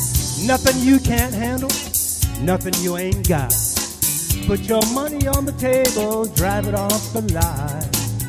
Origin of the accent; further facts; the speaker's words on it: Napa, California, United States; Welcome to Napa, California. … this is my hometown.